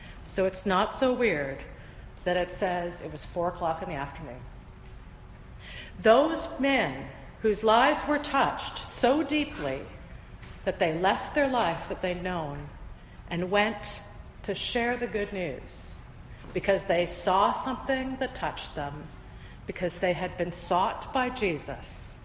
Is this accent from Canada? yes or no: yes; Canada; I remember the pride I had in being a Canadian